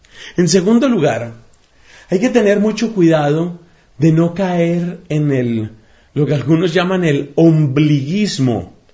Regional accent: Colombia; casi todos los que nos encontramos este momento aquí, somos colombianos.

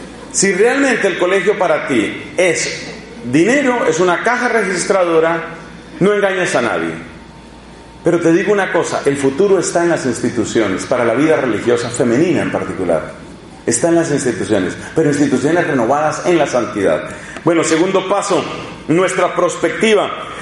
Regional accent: Colombia; Estábamos en un lugar sumamente inhóspito de mi tierra, Colombia, el norte de Santander.

